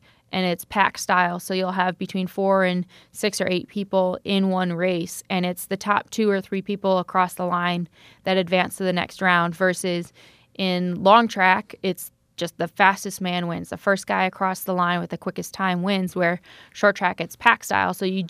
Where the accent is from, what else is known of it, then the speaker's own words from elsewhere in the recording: Saratoga Springs, New York, United States; I grew up in Saratoga Springs, New York, which is a speed skating town similar to Milwaukee.